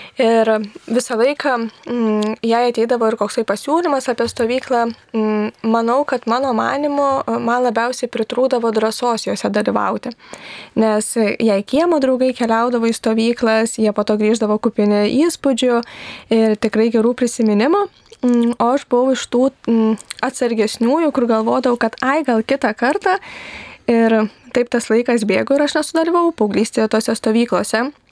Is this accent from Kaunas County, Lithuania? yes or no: yes; Kaunas, Kaunas County, Lithuania; Taip, aš esu kaunietė, augau Kaune